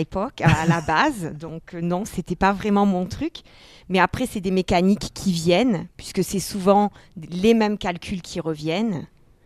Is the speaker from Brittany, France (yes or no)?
no; Nîmes, Occitanie, France; born there; Je suis née à Nîmes, en fait. Je suis née dans le sud, dans une ville moyenne, on va dire.